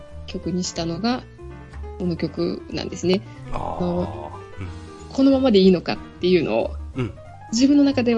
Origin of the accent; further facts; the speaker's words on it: Hokkaido, Japan; 本当、私は北海道なんですけど。